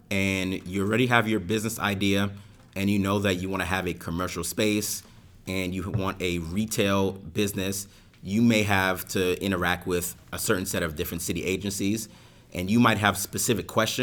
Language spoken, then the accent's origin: English; New York City, New York, United States; And for me, growing up in New York City, what made New York City special was our local businesses